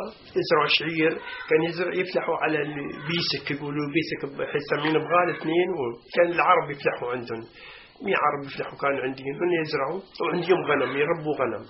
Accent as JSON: {"language": "Arabic", "country": "Palestine", "said": "واحنا فلسطينيين."}